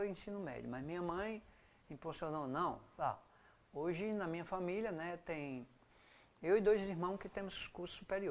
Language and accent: Portuguese; Toritama, Pernambuco, Brazil; born there; also born or lived in Caruaru / Recife; na realidade, eu nasci em Toritama.